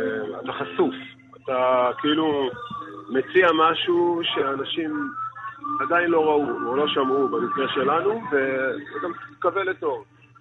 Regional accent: Sderot, Southern District, Israel; אתה יודע, לא כל כך, כי אנחנו, כשגדלנו בסדרות, אז כשהקמנו את הלהקה, המוזיקה המרוקאית זה משהו שהגדולים עשו.

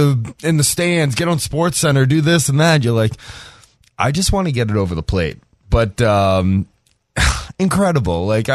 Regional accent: New Hampshire, United States; You know, I grew up in New Hampshire, so we don't have the marathon day off like they do down here.

